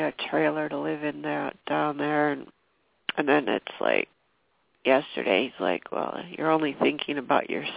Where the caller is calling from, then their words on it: Washington, United States; Washington State.